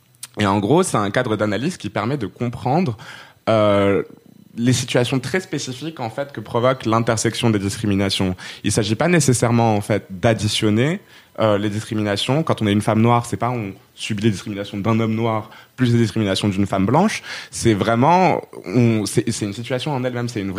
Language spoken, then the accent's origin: French; Rabat, Rabat-Salé-Kénitra, Morocco; now in France; avant j'étais à Poitiers et à la base je suis marocaine, je viens de Rabat, donc ma première étape ça a été en France, ça a été Poitiers